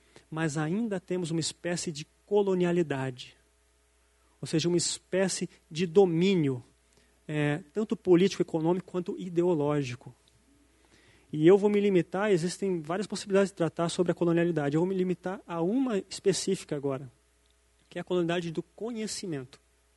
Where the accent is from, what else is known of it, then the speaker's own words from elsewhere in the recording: Jundiaí, São Paulo, Brazil; Fiquei 18 anos fora daqui. Eu sou de Jundiaí, né? Do interior aqui de São Paulo. Voltei para cá faz um mês e meio, mais ou menos.